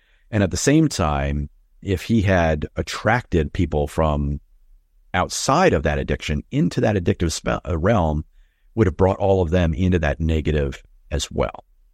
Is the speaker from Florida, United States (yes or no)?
no; Schenectady, New York, United States; I come from Schenectady, New York, right?